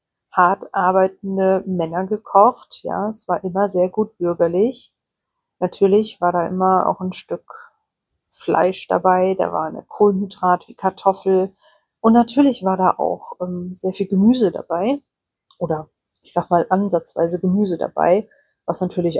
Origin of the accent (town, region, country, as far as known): Germany; born or raised there